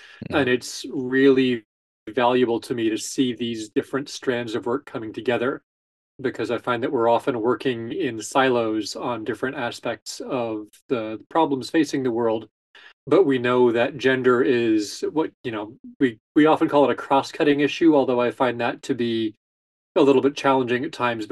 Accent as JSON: {"language": "English", "country": "Canada", "said": "I come from Canada"}